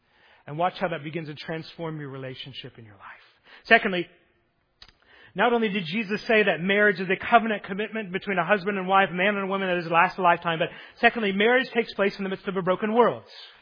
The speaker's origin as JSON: {"language": "English", "region": "Oklahoma", "country": "United States", "said": "All right, I'm from Oklahoma. I had to say it like that."}